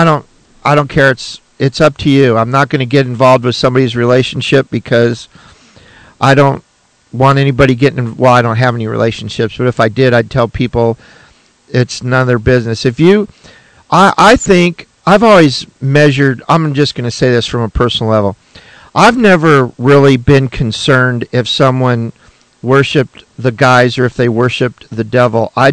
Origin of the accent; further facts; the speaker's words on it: Zhongshan, Guangdong, China; English is a second language; I grew up in Zhongshan. It's a Chinese town.